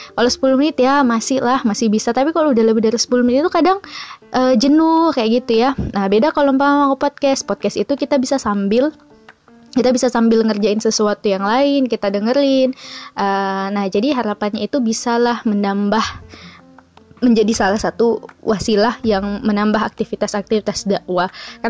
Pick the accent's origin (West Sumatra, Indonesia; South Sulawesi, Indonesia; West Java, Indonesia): South Sulawesi, Indonesia; Makassar; accent: Makassar; saya asalnya dari Makassar, jadi mohon maaf kalau kadang mungkin nanti podcast-podcast selanjutnya itu keceplosan-keceplosan logat-logat Makassarnya.